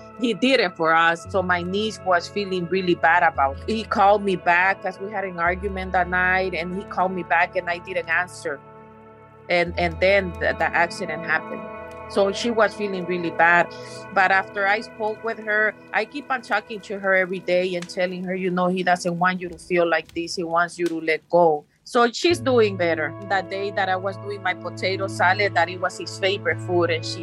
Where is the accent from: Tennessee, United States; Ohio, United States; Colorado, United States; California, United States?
California, United States; Los Angeles; I'm here from Los Angeles, California.